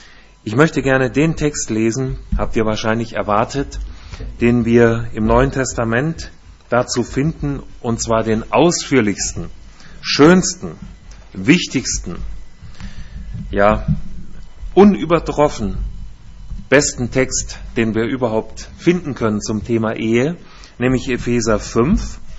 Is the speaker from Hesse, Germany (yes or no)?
yes; Hesse, Germany; accent: North Hessian; also born or lived in Baden-Württemberg; Ja, wir leben im Landkreis Fulda in Hessen. Ich bin ein Hesse, wie ihr vielleicht an meiner Sprache hört. Ein Nordhesse und meine Kinder sind beide in Baden geboren. Wir haben 20 Jahre in Baden-Württemberg gelebt, Karlsruhe und Mannheim und da sind sie geboren.